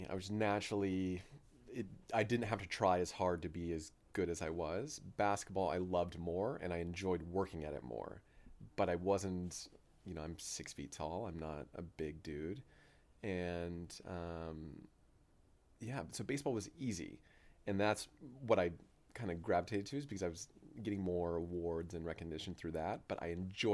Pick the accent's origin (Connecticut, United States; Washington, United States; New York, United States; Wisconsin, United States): Washington, United States; Ephrata; Yeah, so I was born and raised in a tiny town in eastern Washington. I had, there was like 2,500 people in my hometown, two stoplights, lots of cows, surrounded by, you know, wheat fields and, you know, corn fields.